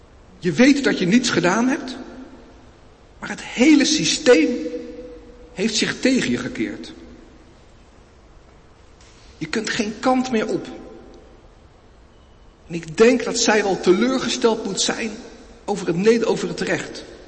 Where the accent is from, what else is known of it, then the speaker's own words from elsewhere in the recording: Netherlands; accent: Dutch; voor mijn Nederlandstalige, voor mijn Nederlandse accent wanneer ik Engels praat.